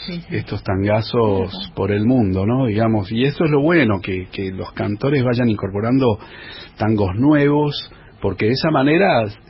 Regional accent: Buenos Aires, Argentina; Villaluro, que es mi barrio natal.

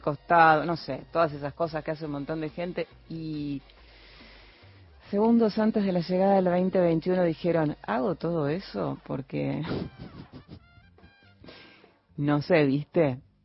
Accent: Buenos Aires, Argentina; Yo que soy hija de padre cordobés, sé bien que los porteños tenemos tonada. Pero hacemos como que no. Pero sí, se dan cuenta que somos porteños, chicas.

